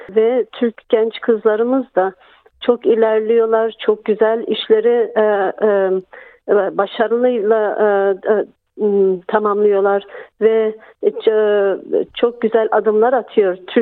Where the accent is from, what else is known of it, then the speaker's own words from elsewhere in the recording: Australia; also born or lived in Turkey; biz Türkiye'den gelip burada büyüdük